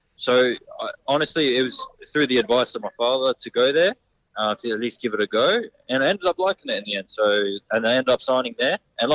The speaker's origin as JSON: {"language": "English", "country": "Australia", "tie": "born there", "said": "Look, obviously I'm born in Australia, you know, so I'm Australian. At the end of the day, I know I've got the Greek heritage, but I see myself as an Australian, always have."}